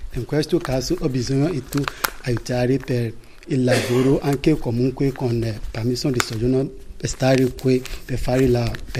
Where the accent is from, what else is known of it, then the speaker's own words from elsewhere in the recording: Nigeria; Italian is a second language; moved away as an adult; also born or lived in Libya; now in Italy; Allora ho deciso di lasciare il mio paese. Il viaggio della Nigeria alla Libia è durato 8 giorni, è stato difficile.